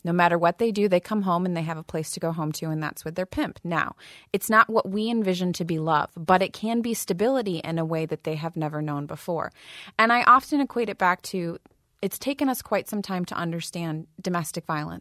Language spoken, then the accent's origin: English; Flint, Michigan, United States; I was born and raised in Flint, attended the Flint Community Schools